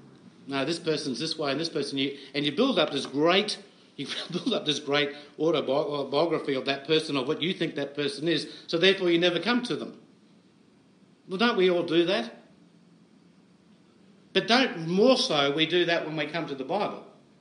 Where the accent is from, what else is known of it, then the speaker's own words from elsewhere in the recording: Brisbane, Queensland, Australia; a town which is 1 hour from where I was brought up in Brisbane